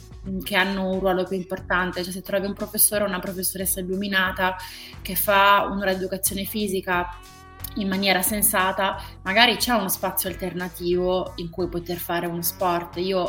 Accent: Germany; Italian is a second language; perché sono tedesco

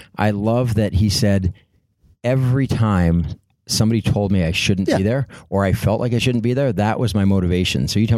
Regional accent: Canada; As a Canadian

